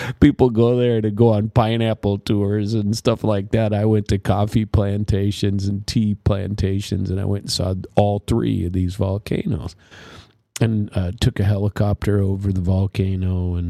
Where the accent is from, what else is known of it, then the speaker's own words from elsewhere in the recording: Minnesota, United States; I grew up in Minnesota, for God's sake.